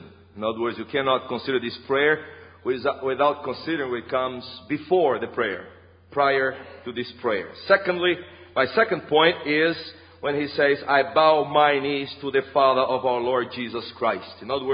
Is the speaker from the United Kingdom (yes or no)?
no; Northeast Region, Brazil; Now I'm from Northeast Brazil